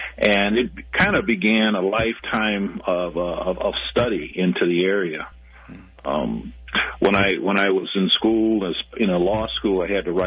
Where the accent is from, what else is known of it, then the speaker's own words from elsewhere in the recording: New Orleans, Louisiana, United States; My folks, I'm from New Orleans, and my parents were active in the civil rights movement